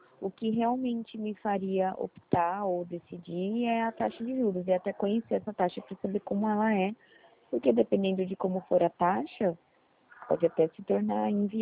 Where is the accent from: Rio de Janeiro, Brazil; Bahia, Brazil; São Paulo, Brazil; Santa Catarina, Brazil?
São Paulo, Brazil; sou de São Paulo